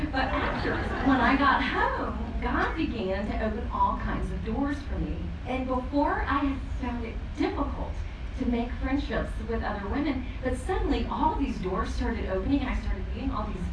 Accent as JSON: {"language": "English", "region": "Texas", "country": "United States", "tie": "born or raised there", "moved": "as an adult", "lives_now": "Washington, D.C., United States", "said": "I had been born and raised in Texas and had never moved more than a block from where I was born."}